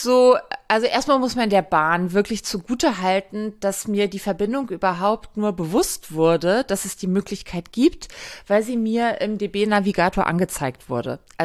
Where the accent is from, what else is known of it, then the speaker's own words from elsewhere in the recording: Hamburg, Germany; in Hamburg ist es so, meine Heimatstadt